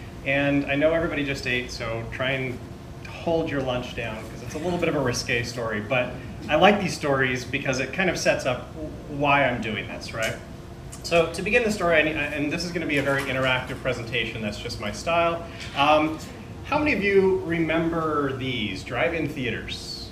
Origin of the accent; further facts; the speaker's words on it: Utah, United States; So I'm from Utah originally. Not surprisingly, I study Mormonism. I used to be Mormon, right?